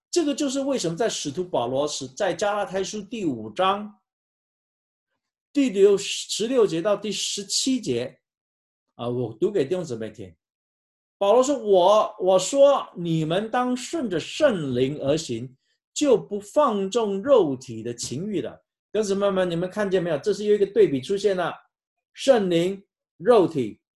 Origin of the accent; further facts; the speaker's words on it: China; 请问我们中国人，其实这世界上好像文化都是一样的啊